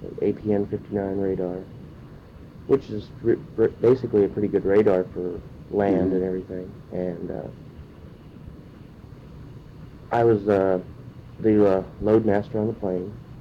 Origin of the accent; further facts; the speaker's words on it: Montana, United States; now in Alaska, United States; I'm from Montana originally, so the wasn't really a big change for me.